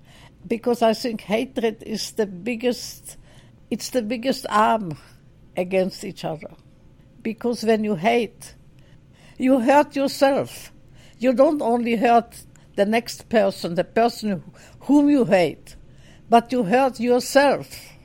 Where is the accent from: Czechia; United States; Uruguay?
Czechia; and I am really from Czechoslovakia, I'm not from Germany